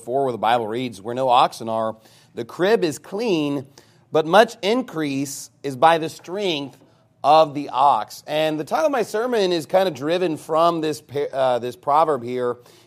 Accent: Texas, United States; growing up in Texas and especially in the Panhandle area

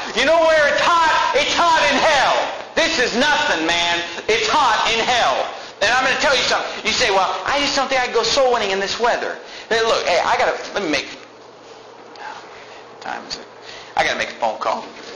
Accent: Sacramento, California, United States; Look, I'm from Sacramento, California. It gets pretty hot.

